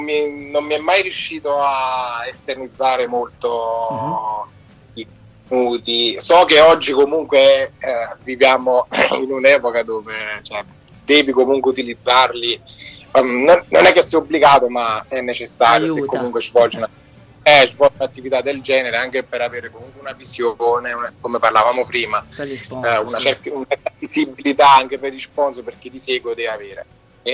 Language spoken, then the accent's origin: Italian; Montematese, Campania, Italy; io sono di Montematese, provincia di Caserta